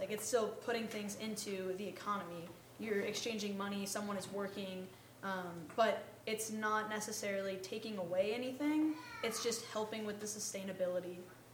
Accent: Austin, Texas, United States; I know one of the cool places in my hometown, I'm from Austin, Texas, there's a zero waste grocery store

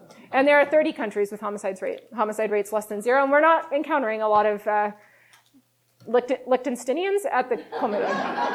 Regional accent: Davis, California, United States; And usually when I said I was from California, because I'm from Davis, people would say, oh yeah, huh?

